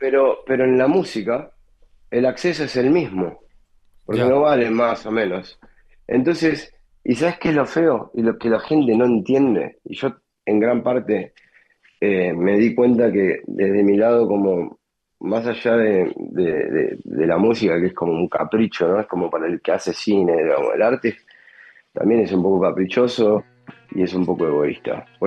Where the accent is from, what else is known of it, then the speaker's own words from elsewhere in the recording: Junín, Buenos Aires Province, Argentina; yo viví en Argentina. Empecé en mi infancia, fue... Yo nací en Buenos Aires, pero mi infancia fue en Junín, provincia de Buenos Aires, porque de parte de mi padre, mi abuelo, mi abuela, todos eran de ahí.